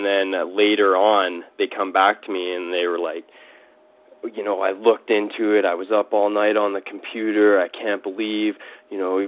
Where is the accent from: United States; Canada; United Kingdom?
Canada; Calgary, Alberta; born there; I was born in Calgary, Alberta